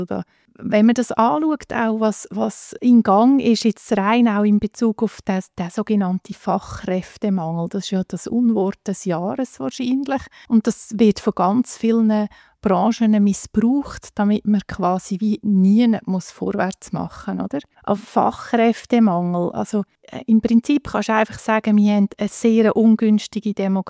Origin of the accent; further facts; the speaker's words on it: Zug, Switzerland; Aber ich kann von meiner Heimat reden, Zuggerland.